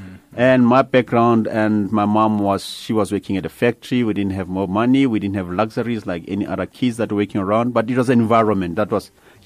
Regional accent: Soweto, Gauteng, South Africa; born there; I was born many, many, many years ago in Soweto in a township called Meadowlands.

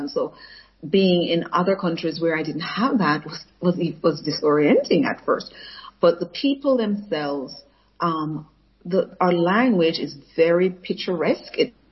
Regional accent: Jamaica; our schools sang patriotic songs about Jamaica. And it was a good time to be growing up in the country.

